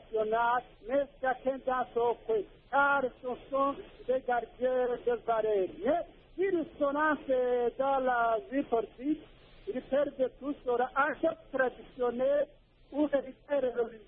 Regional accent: Burundi; chez nous au Burundi, les chefs traditionnels sont des notables coutumiers investis au niveau de chaque colline traditionnellement.

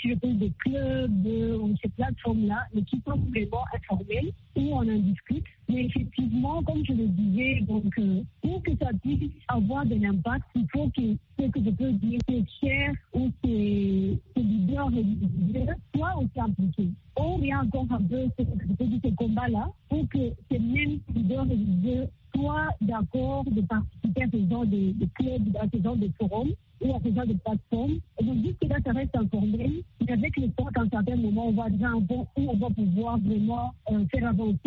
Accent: Rwanda; mes droits en tant que Rwandais, mais aussi à mes droits en tant que femme musulmane

